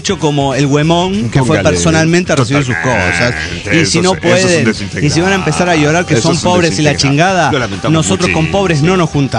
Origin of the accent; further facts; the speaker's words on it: Tuxtla Gutiérrez, Chiapas, Mexico; de Tuxtla Gutiérrez, Chiapas, México.